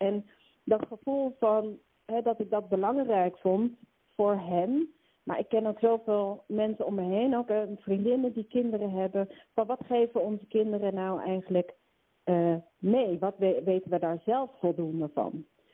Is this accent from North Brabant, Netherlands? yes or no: no; Voorthuizen, Gelderland, Netherlands; Ik ben opgegroeid in Voorthuizen. Dus dat is een dorp naast Barneveld.